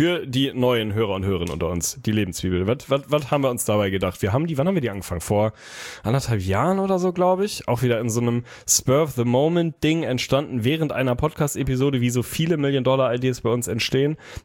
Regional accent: Northern Germany, Germany; ich als Norddeutscher

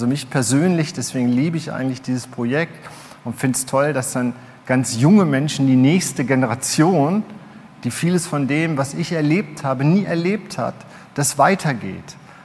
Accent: Duisburg, North Rhine-Westphalia, Germany; Unsere Idee, das ist übrigens ein Teil meiner Heimat und ihr habt eigene Heimaten, ihr kennt eure eigenen Räume der Migrationsgesellschaft. Das ist Duisburg-Bruckhausen.

